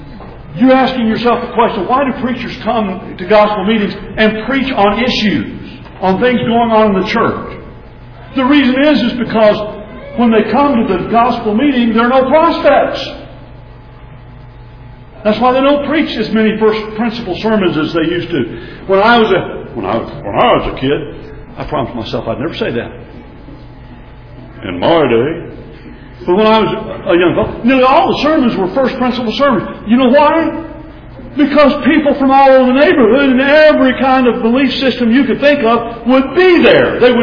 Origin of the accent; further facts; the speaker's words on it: Texas, United States; now in Arizona, United States; I'm a father, I'm a grandfather, I'm a Texan. I am an Arizonan by choice, live there.